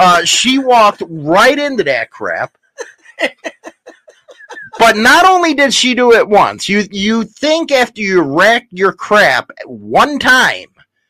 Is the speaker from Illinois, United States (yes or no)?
yes; Chicago, Illinois, United States; You know, I'm from Chicago. I see the Sears Tower. I'm all right.